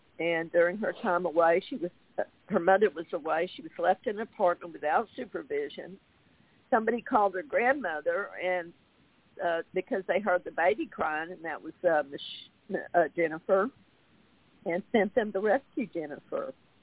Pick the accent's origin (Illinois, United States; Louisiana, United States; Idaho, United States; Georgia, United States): Louisiana, United States; we're a fellow Louisianian because I'm from Louisiana, Miss Pamela.